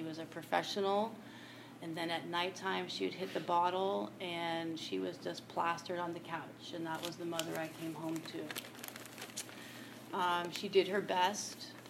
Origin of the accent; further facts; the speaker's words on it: Marin, California, United States; So I grew up here in Marin. My dad was in the military. My mother was a music teacher, and I had five brothers and sisters, four older brothers and a sister.